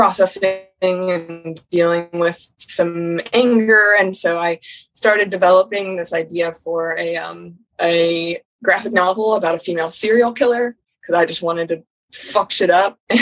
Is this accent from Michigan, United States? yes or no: no; Columbus, Ohio, United States; Born and raised in Columbus.